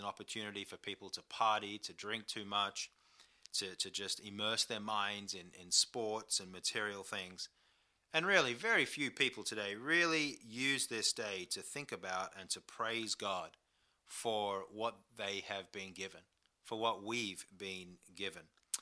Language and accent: English; Western Australia, Australia; So while I grew up in Western Australia, far away from the United States